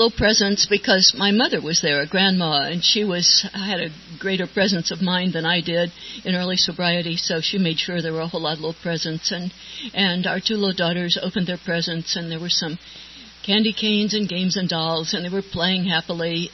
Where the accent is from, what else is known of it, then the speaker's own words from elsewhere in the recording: Ohio, United States; born there; because I realized I was born in Ohio. I hated Ohio because mainly because of so many happy people there, happy and wholesome